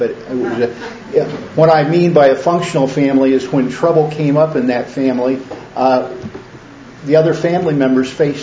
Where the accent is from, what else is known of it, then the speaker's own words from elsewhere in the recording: Indianapolis, Indiana, United States; The first time I've been here, I'm from Indianapolis.